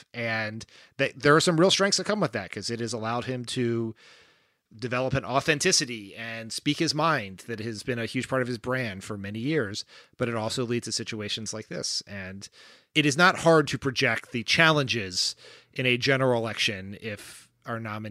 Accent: Delaware, United States; It is I am from Delaware, as we've said on this pod many times. Joe Biden has been my senator or my vice president nearly my entire life.

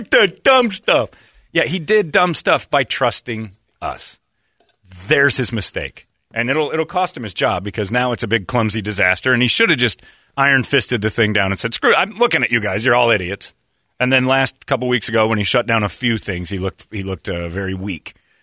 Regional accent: United States; You can't shut us down a second time. We're American, so we're going to start our own little restaurant right here in this parking lot

